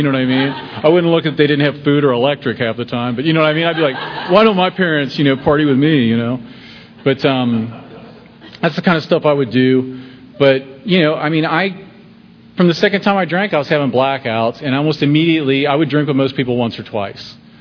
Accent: Ohio, United States; I'm from Ohio, so I'd be out hitchhiking, you know, in the snow

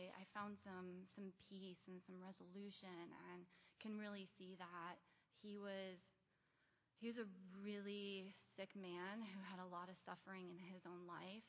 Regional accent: Detroit, Michigan, United States; So I was born and raised in Detroit to a family that was, it wasn't normal.

